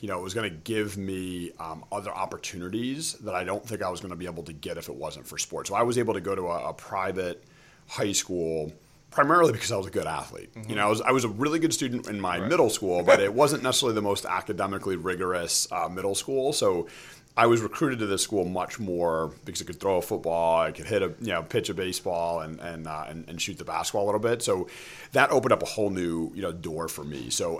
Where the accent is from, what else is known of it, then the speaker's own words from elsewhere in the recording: Chicago, Illinois, United States; born there; now in Philadelphia, United States; So I was born in Chicago.